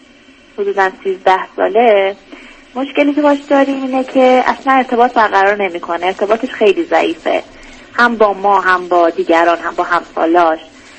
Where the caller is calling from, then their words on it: Iran; من از ایران هستم و خیلی وقت کم دارم